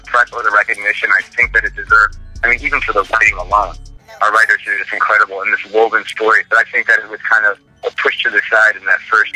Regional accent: Chicago, Illinois, United States; because the neighborhood where I grew up in Chicago, I think that if you weren't, you know, very, very scholastically adept, it was kind of expected that you would go into what most people from the neighborhood did

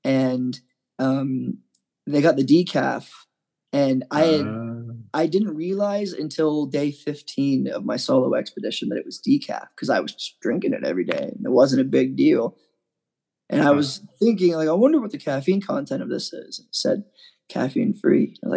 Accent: Appalachia, United States; I come from Appalachia, and in the States, Appalachia is disproportionately affected by the opioid epidemic.

